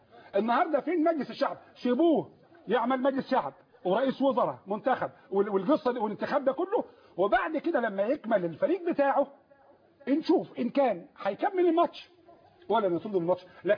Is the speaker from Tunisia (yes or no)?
no; Egypt; ان احنا مصريين